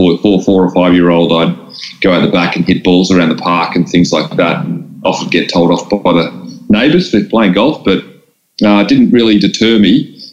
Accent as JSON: {"language": "English", "town": "Sandringham", "region": "Victoria", "country": "Australia", "tie": "born or raised there", "said": "I was born and raised in Melbourne, up at the Mercy Hospital. I was born and grew up in Sandringham, which is only around about 30 to 40 minutes southeast of Melbourne, just a short drive."}